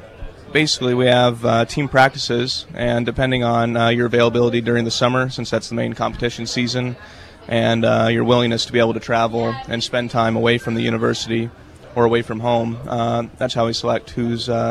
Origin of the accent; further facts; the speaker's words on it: Seattle, Washington, United States; I'm from Seattle.